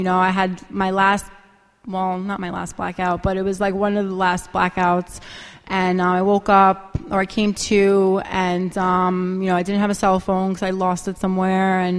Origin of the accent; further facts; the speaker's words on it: Brooklyn, New York, United States; it was the fact that I grew up in Brooklyn, it was the subway.